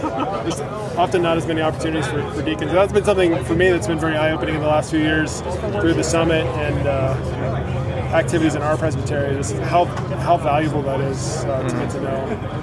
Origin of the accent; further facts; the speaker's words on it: West Virginia, United States; I grew up in West Virginia, and I never heard of the OPC until I went to college in Pennsylvania.